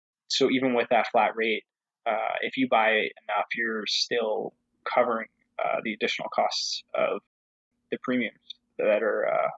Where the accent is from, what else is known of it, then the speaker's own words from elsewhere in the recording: Ontario, Canada; So I'm born and raised in Ontario, Northern Ontario.